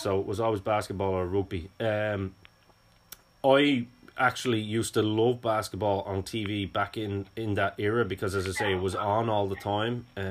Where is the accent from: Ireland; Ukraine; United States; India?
Ireland; for a kid in Ireland